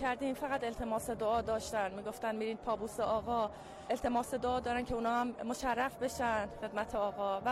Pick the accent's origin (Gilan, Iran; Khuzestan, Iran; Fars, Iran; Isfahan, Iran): Khuzestan, Iran; Ahvaz; ما از اهواز اومدیم.